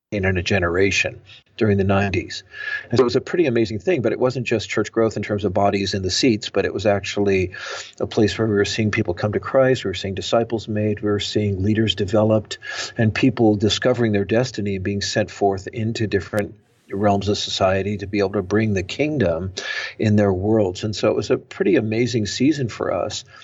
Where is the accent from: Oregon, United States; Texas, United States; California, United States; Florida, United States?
California, United States; San Francisco; I was part of a church planting team into San Francisco. And that was my hometown. I was raised in the city. My parents were hippies. And so I was raised in the counterculture.